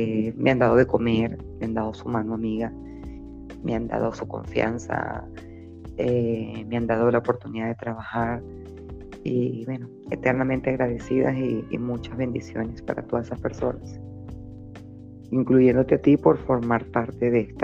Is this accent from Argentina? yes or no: no; Venezuela; Y pienso que nosotros como venezolanos tenemos que agradecer a todos esos países que nos han abierto las puertas